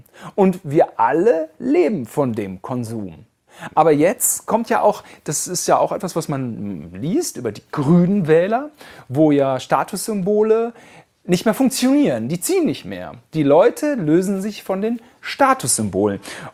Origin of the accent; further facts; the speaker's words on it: West Germany, Germany; Wir sind Westdeutsche.